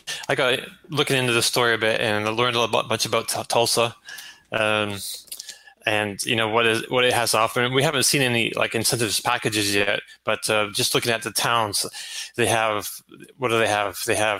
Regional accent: Canada; now in United States; I'm from Canada originally, and I've only been on the East Coast for the most part.

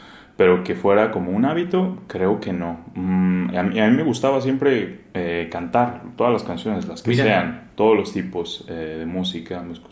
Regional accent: Mexico City, Mexico; yo soy de la Ciudad de México. Nací un 24 de diciembre del 91.

